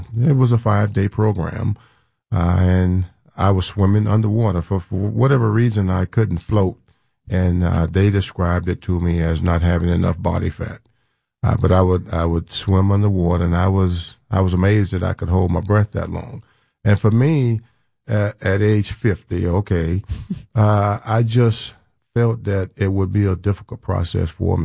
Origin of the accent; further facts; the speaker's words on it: Florida, United States; I mean, the beaches. I grew up in South Florida. But no, I didn't have access to a swimming pool.